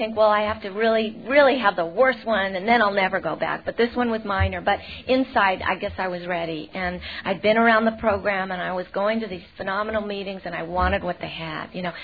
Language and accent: English; New York, United States; I'm from Westchester County, New York, you know, I'm no addict.